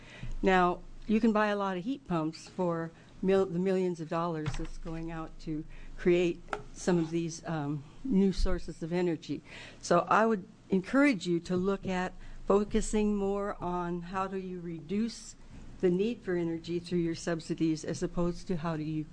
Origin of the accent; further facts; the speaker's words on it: La Grande, Oregon, United States; from La Grande, Oregon